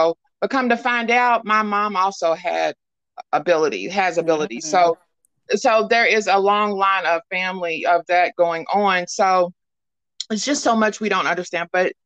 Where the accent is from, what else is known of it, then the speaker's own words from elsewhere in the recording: Louisville, Kentucky, United States; I'm from Louisville, Kentucky.